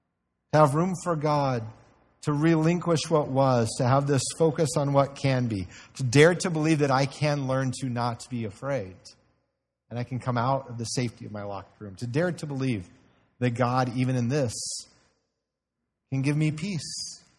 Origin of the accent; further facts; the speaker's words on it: Illinois, United States; also born or lived in Indiana; I was born in Indiana, so I'm a Hoosier by birth. Moved to southern Illinois on the Mississippi, on the Illinois side of the Mississippi River from St. Louis. Moved there when I was about 2.5.